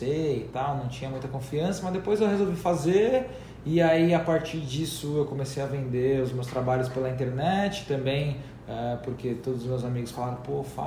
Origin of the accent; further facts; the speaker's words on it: Santo André, São Paulo, Brazil; moved away as an adult; now in São Paulo, Brazil; então saí de Santo André, vim para São Paulo fazer arquitetura.